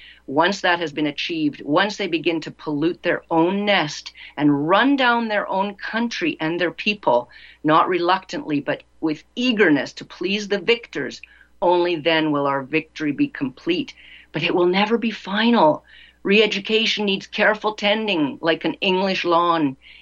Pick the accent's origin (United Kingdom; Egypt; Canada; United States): Canada; No, I'm a free woman. I'm from Canada. I'm a free woman.